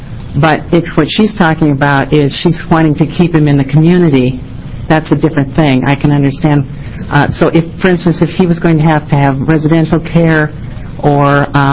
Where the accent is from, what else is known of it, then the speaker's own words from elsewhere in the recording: Portland, United States; I'm from Portland.